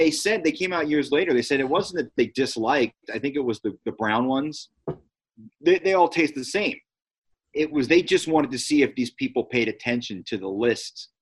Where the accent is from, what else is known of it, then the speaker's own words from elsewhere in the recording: New Jersey, United States; Oh, I'm from New Jersey, so obviously